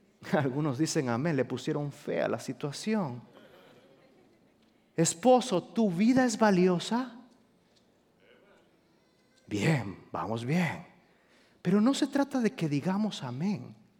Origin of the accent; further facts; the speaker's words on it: Japan; Mira que yo soy japonés y me enseñaron a comer vegetales.